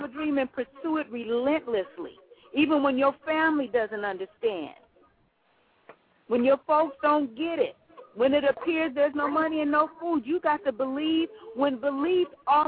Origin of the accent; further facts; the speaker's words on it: Compton, California, United States; I'm from the hood. I grew up in Compton, and Compton is a little town in Southern California.